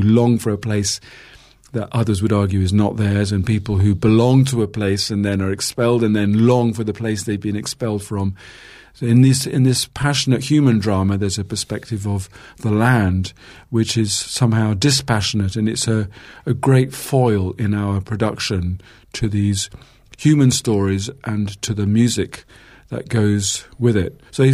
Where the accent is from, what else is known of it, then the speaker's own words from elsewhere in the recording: United Kingdom; I should actually know, as a British person, I should know it better.